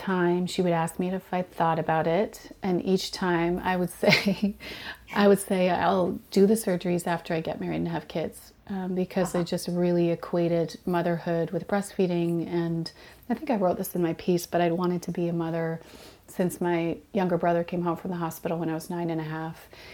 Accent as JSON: {"language": "English", "country": "Canada", "tie": "born or raised there", "said": "I do feel really fortunate that I grew up in Canada"}